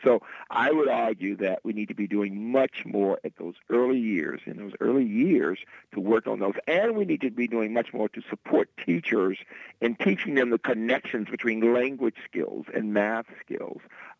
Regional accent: Birmingham, Alabama, United States; I'm from Birmingham, and my father actually left education, being a teacher, to work in the steel mill

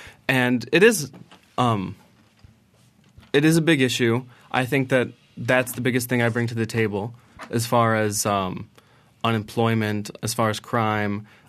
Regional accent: Florida, United States; born there; I was born in Florida. Unfortunately, my mom became a single mom, and I bounced around the country, moved 16, 17 times, and found my way back for college to Florida State

